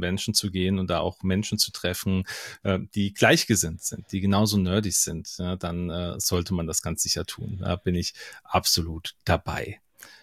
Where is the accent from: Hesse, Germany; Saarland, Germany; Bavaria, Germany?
Hesse, Germany; ich komme aus Mittelhessen, ich hab's wahrscheinlich genauso weit wie viele anderen auch